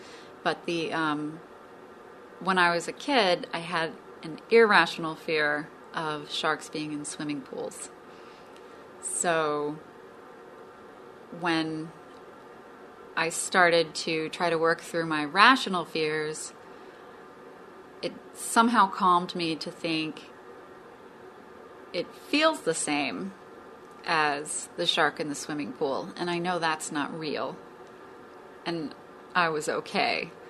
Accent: Cincinnati, Ohio, United States; And then I'm from Cincinnati, and when I was a kid, we had an aquarium at the zoo that no longer exists

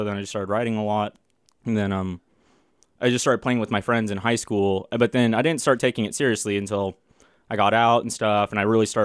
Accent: Texas, United States; I'm from a suburb north of Dallas. I started playing in a band in high school.

